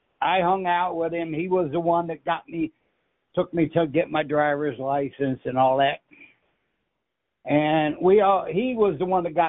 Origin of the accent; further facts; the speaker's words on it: Danville, Illinois, United States; also born or lived in Chicago; Yeah, I'm from Chicago, raised in Danville.